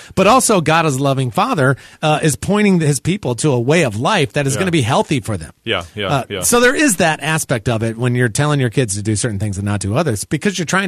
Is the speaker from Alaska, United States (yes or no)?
no; North Carolina, United States; We're doing 3 pre-screenings next week here in North Carolina, which is my home state.